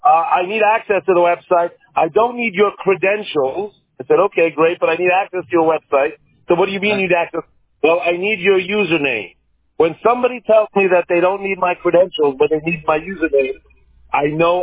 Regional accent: New York, United States; every single flag that just tells me after 40 years of living, growing up in New York, and 40 of business and fraud.

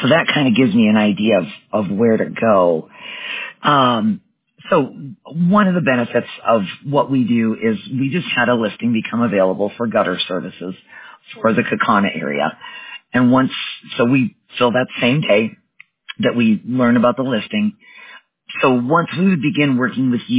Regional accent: Merrimack, Wisconsin, United States; now in Colorado, United States; I'm originally from Merrimack, if you know where that is.

